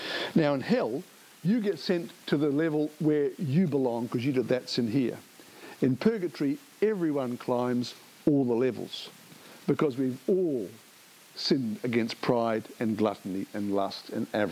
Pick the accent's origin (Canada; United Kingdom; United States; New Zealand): New Zealand; Now, growing up in New Zealand in the 60s and 70s, desire was not a word that we associated with good things.